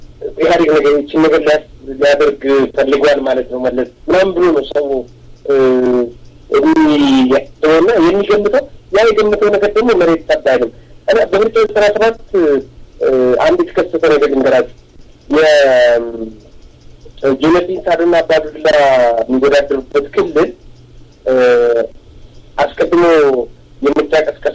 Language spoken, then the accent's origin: Amharic; Addis Ababa, Ethiopia; እኔ አዲስ አበባ ነው ትውልድ። የተወለድኩት አራዳ ፒያሳ ነው፣ አራዳ ይ ያደግኩት ፈረንሳይ